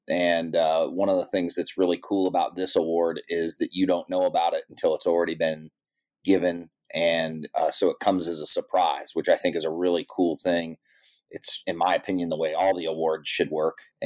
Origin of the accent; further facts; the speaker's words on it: Mason, Ohio, United States; I grew up in Cincinnati, Ohio, just about a small town, just about 25 miles north of downtown Cincinnati, a little town called Mason.